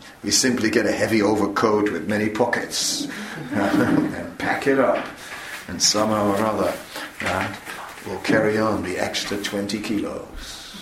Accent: Netherlands; I grew up in the Netherlands, and it's sort of a place where also there are a few activities going on

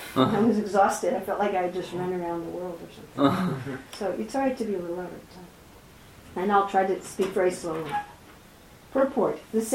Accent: New York City, New York, United States; Because I'm originally from New York City, and people there speak very fast all the time.

